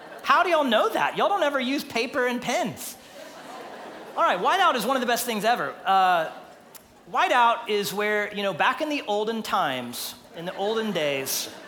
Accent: Texas, United States; I grew up in Texas, so the only thing I really knew of hunting was sitting in a deer stand and waiting for Bambi to just innocently wander in front of you.

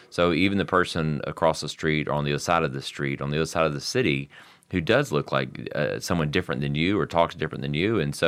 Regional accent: Florida, United States; I grew up in South Florida, and I was telling somebody recently that I didn't really know there was a majority, because there were so many different nationalities and languages.

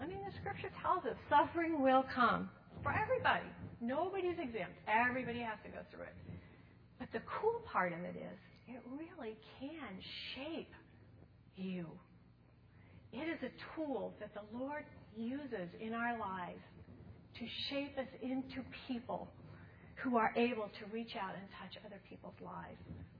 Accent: Texas, United States; And that's a phrase I grew up with in Texas.

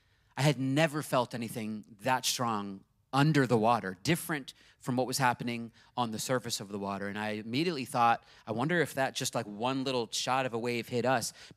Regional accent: Virginia Beach, Virginia, United States; also born or lived in San Francisco / Los Angeles; I've been around the beach my whole life because I grew up in Virginia Beach, and then I lived in the San Francisco area and Los Angeles.

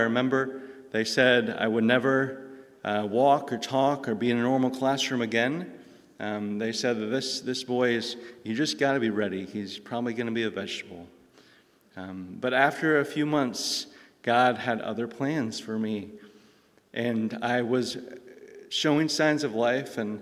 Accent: Michigan, United States; born there; I was born in Michigan. I was born in 1985, but my family were Christians.

